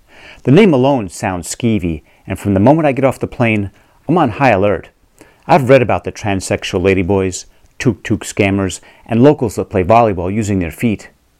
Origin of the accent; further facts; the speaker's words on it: Boston, Massachusetts, United States; "Yeah, I'm from Boston."